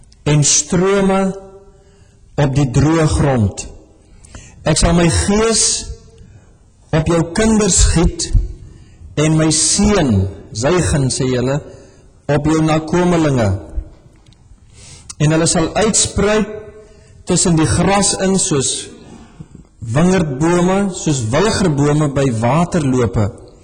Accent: Northern Cape, South Africa; toe ek 17 jaar oud was, ons het op 'n klein dorpie gebly, in wat ons noem die Noordwes-Kaap, die noordweste van Kaapland, naby die Kalahari.

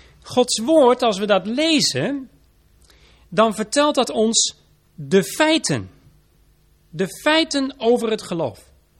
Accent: Vlissingen, Zeeland, Netherlands; Ik kom zelf uit Zeeland, uit Vlissingen, ik weet wat de zee doet.

